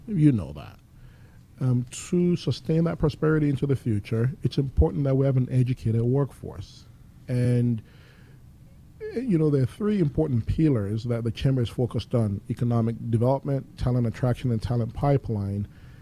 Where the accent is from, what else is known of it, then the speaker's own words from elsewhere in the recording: Lagos, Nigeria; now in United States; It was always my dream to go to college in America, growing up in Lagos, Nigeria.